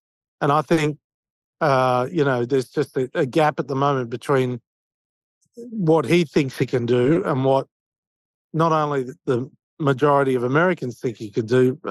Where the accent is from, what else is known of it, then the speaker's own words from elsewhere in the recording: Australia; now in United States; as an Australian